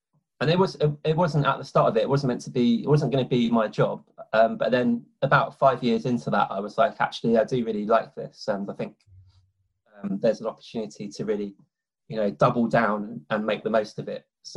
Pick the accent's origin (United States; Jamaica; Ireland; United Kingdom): United Kingdom; London; I grew up in London like yourself